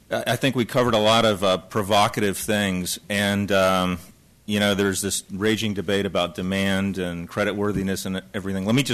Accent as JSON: {"language": "English", "town": "Miami", "region": "Florida", "country": "United States", "tie": "born or raised there", "said": "I flew up here from my hometown, Miami, where I was the last 10 days"}